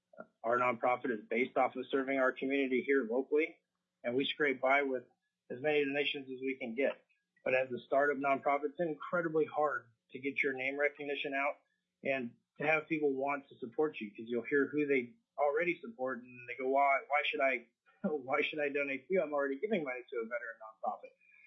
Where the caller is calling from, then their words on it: Peters Creek, Alaska, United States; I'm representing from Peters Creek, Alaska.